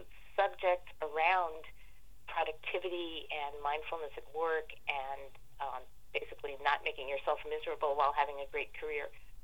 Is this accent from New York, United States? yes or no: yes; New York City, New York, United States; also born or lived in Woodstock; So I grew up in New York City, and I moved up to Woodstock, New York, which is about 100 miles north of New York City